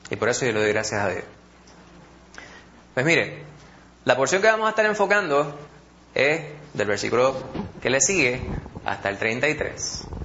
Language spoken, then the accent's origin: Spanish; Puerto Rico; Como decimos puertorriqueños, decimos, llévense entre ustedes.